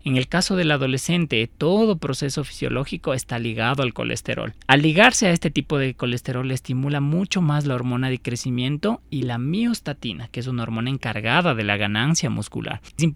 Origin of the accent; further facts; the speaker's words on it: Ecuador; Como ecuatorianos hablamos, por ejemplo, de la máchica